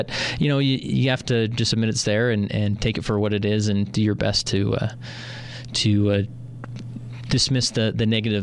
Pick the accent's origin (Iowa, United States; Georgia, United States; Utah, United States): Utah, United States; West Valley City; So I grew up in West Valley City, and I never joined a gang. It's really not as bad as they say.